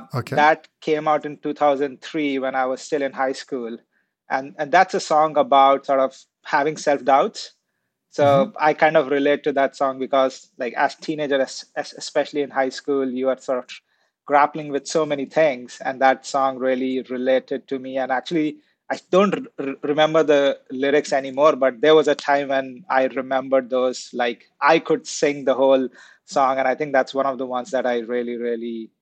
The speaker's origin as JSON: {"language": "English", "country": "India", "tie": "born or raised there", "said": "So I grew up in India."}